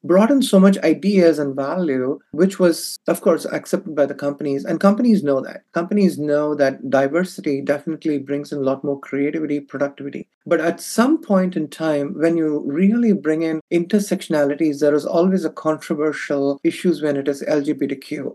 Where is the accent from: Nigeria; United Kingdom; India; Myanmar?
India; now in United States; For instance, I am from India.